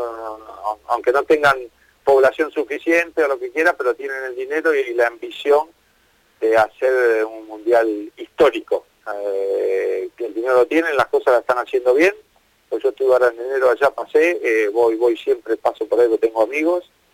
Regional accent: Argentina; Y nosotros como jugador argentino, que es un orgullo vestir la camiseta y nos gusta ganar

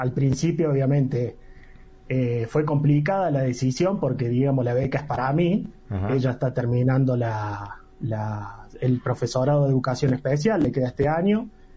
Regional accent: Jesús María, Córdoba, Argentina; No, de Jesús María.

